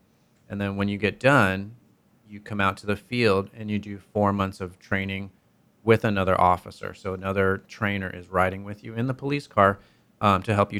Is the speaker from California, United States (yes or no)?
yes; San Diego, California, United States; You know, I grew up in San Diego. I had the zoo. I had SeaWorld in my backyard, and I loved animals, and I still do.